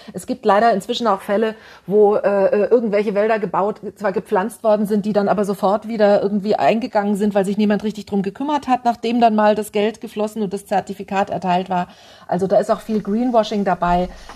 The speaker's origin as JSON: {"language": "German", "town": "Stuttgart", "region": "Baden-Württemberg", "country": "Germany", "tie": "born or raised there", "said": "Als ich Teenager war, konnte man von meiner Heimatstadt Stuttgart aus direkt mit dem Zug nach Athen fahren."}